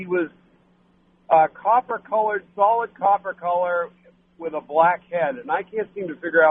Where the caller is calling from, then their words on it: Hopkinton, New Hampshire, United States; calling from Hopkinton.